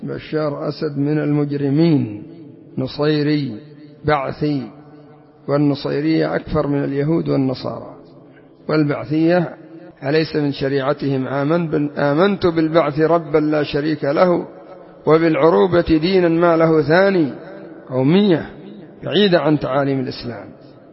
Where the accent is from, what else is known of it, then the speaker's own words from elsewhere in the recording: Yemen; سواء عندنا في اليمن أو في العراق أو في سوريا أو في لبنان، أينما وجدت الرافضة تسلطوا على المسلمين